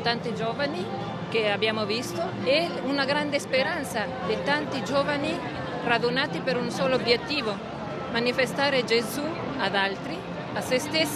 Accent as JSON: {"language": "Italian", "region": "Buenos Aires", "country": "Argentina", "said": "Veniamo da Buenos Aires, ci siamo preparati quasi 2 mesi per poter essere"}